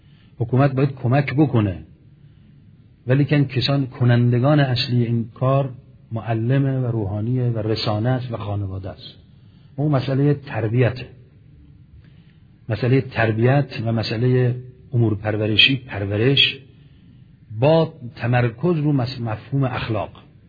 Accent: Iran; ما چون ایرانی هستیم دیگه،

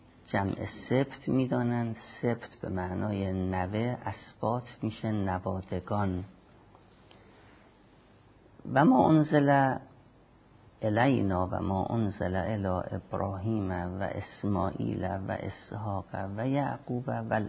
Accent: Iran; ما ایرانی هستیم،

